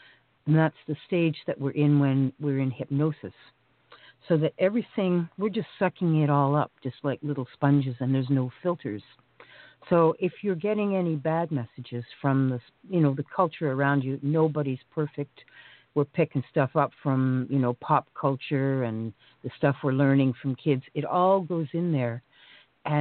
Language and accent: English; Canada; No, well, I'm Canadian.